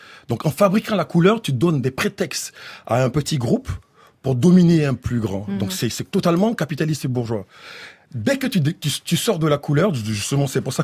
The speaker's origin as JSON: {"language": "French", "country": "Côte d’Ivoire", "moved": "yes", "said": "De la même façon que moi-même, de façon personnelle, il y a 15 ans, j'ai quitté la Côte d'Ivoire en me disant, bon écoutez, je vais aller voir ailleurs si cet ailleurs là est meilleur."}